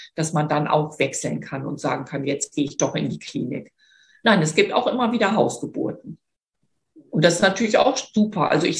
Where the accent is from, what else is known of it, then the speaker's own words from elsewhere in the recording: Lower Saxony, Germany; now in Hamburg, Germany; ich komme aus Niedersachsen und so richtig vom platten Land.